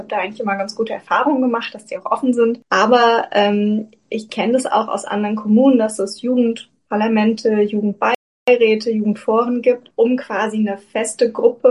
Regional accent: Hesse, Germany; now in Bochum, Germany; Nee, ich komme tatsächlich aus Hessen, aber ich lebe jetzt seit 4 Jahren in Bochum.

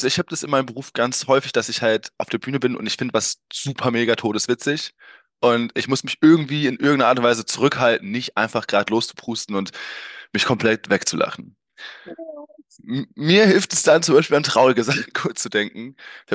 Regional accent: North Rhine-Westphalia, Germany; born there; ich bin übrigens 32 Jahre alt. Ich komme gebürtig aus dem Münsterland.

